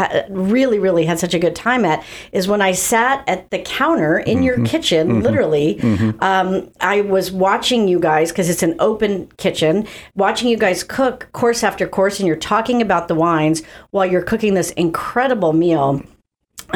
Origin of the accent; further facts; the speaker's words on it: Ireland; and I'm Irish